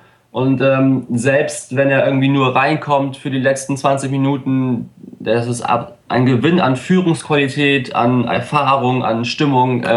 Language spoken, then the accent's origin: German; Bremen, Germany; es ist einfach schön zu sehen als Bremer auch